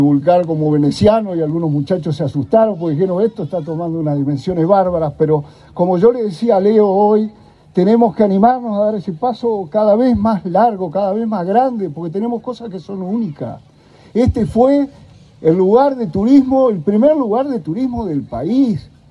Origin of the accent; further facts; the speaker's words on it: Santa Lucía, Canelones, Uruguay; moved away as an adult; nacido y criado en Santa Lucía fui, hasta los 19 años.